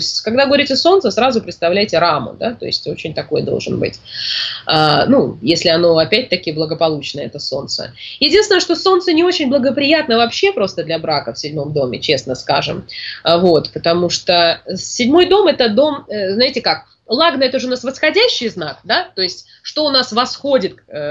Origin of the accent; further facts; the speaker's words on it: Caucasus, Russia; я с Кавказа, да, то есть это даже культурно-этнически уже другой совершенно район